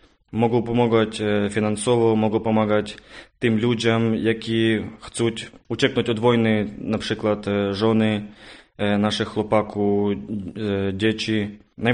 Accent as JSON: {"language": "Polish", "country": "Ukraine", "tie": "born or raised there", "second_language": "Polish", "said": "Dzień dobry … z Ukrainy. Żyję tam wszystkie życie"}